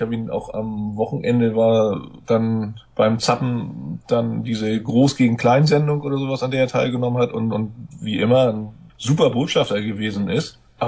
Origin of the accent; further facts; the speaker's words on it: Hamburg, Germany; now in Schleswig-Holstein, Germany; als Hamburger bin ich eben auch betroffen gewesen, oder als Rand-Hamburger, da ich in Schleswig-Holstein lebe, aber mein Herz immer noch nach Hamburg gehört